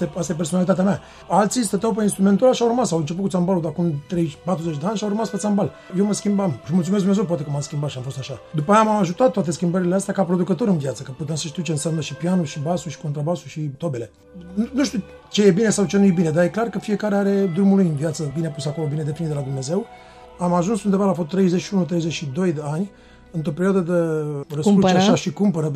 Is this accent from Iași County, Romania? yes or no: no; Bucharest, Romania; m-am născut în București, pe strada Pârgari sau Sfântul Înceta, în cartierul Tei. Vin într-o familie de lăutari, în partea lui bunicul meu, care m-a și crescut.